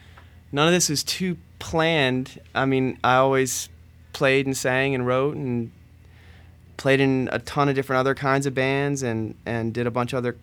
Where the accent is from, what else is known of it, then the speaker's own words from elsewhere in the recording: North Carolina, United States; now in New York, United States; I'm from North Carolina.